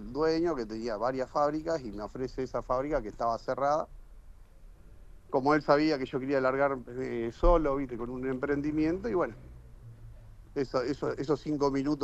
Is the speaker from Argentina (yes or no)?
yes; San Jerónimo Norte, Santa Fe, Argentina; moved away as an adult; yo me inicié en San Jerónimo Norte, donde soy nativo, donde mi mamá trabajó 40 años